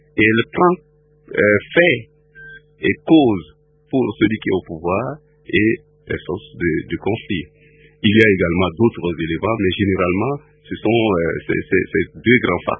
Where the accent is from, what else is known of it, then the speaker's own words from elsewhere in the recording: Togo; parce que je connais de l'extérieur, parce que je suis togolais.